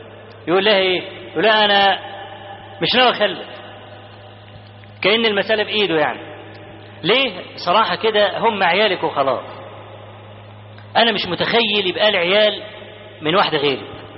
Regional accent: Egypt; وإحنا كمصريين أسد، واخد بالك، أسد في الحاجات دي.

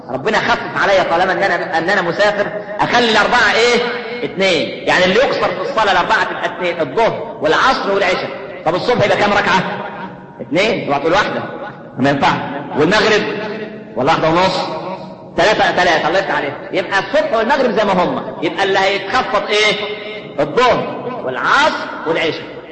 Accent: Minya, Minya Governorate, Egypt; نفكر زمان على المحطة ها عندنا في المنيا

